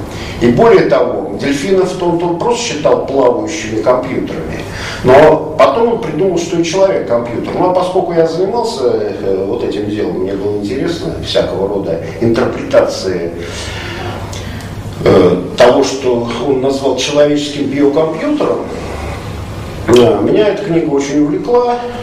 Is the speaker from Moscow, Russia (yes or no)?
yes; Moscow, Russia; Сам я родился неподалеку, родился и вырос на Розгуляе.